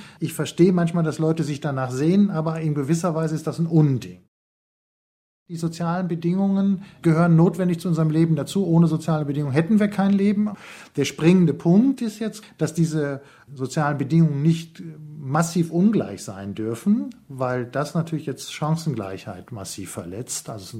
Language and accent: German; West Germany, Germany; Ich als Westdeutscher in West-Berlin damals lebend